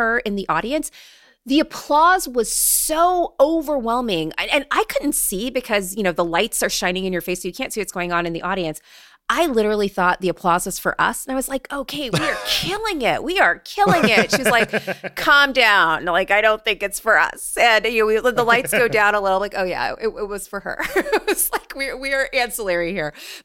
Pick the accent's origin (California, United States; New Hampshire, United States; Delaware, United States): California, United States; Oakland; Like, I am from Oakland, California.